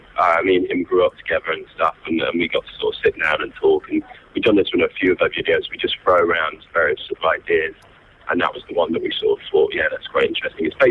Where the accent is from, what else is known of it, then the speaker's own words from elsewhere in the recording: France; We're from France.